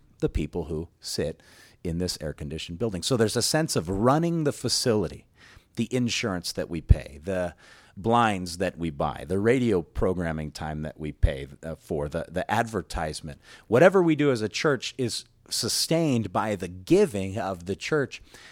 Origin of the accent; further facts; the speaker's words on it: Hawaii, United States; When I was a kid, I grew up on the North Shore, and we'd see these mongoose killed on the street